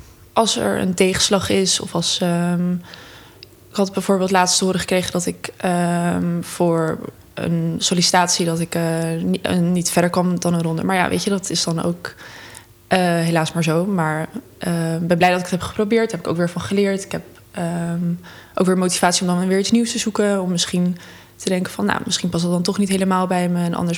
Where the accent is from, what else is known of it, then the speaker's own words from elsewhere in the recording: Almere, Flevoland, Netherlands; also born or lived in North Brabant; now in Amsterdam, Netherlands; Ik ben geboren in Noord-Brabant. Maar mijn ouders die zijn op een gegeven moment naar Almere verhuisd. En ik ben, toen ik begon met studeren, 5, 6 jaar geleden, ben ik naar Amsterdam verhuisd.